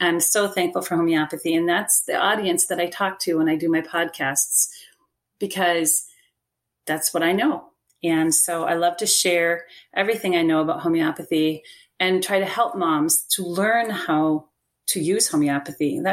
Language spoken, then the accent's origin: English; Sauk Centre, Minnesota, United States; I'm a certified classical homeopath from Sauk Center, Minnesota, USA.